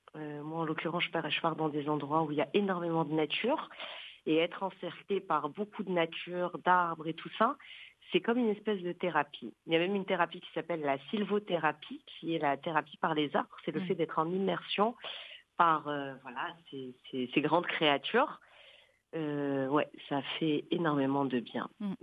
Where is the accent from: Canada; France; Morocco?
Morocco; On est dans une société marocaine, je le dis bien, et je suis marocaine.